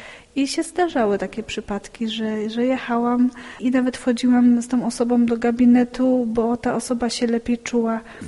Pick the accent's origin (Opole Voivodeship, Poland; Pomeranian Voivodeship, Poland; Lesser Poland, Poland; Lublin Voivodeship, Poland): Opole Voivodeship, Poland; Sławice; now in Ochodze, Poland; Także ja pochodzę ze Sławic. Teraz mieszkam w Ochodzach, to są małe miejscowości pod Opolem